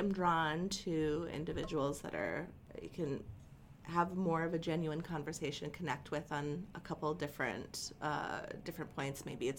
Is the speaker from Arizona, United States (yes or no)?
no; Minnesota, United States; we're very Minnesotan around here.